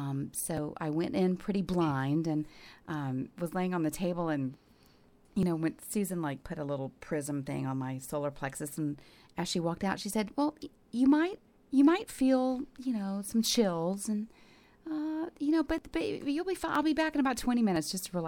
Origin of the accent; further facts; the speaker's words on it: Atlanta, Georgia, United States; I grew up in Atlanta. Mm-hmm. Southern Gothic, all the way.